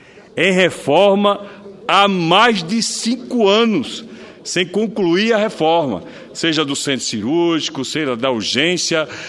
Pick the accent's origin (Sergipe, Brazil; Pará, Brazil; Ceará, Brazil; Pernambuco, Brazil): Sergipe, Brazil; Itabaiana; esse depoimento do lugar onde nasci, onde vivi e onde cresci, na minha querida Itabaiana, lá em Sergipe.